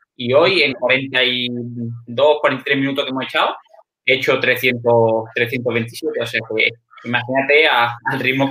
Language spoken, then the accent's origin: Spanish; Málaga, Andalusia, Spain; yo soy de Málaga y bueno, me he criado casi toda mi vida aquí en Málaga, he pasado todo desde pequeñito, toda la juventud, hasta que bueno, sí que cuando ya empecé la universidad y empecé a lo mejor a competir en triatlón, sí que ya salí bastante de mi ciudad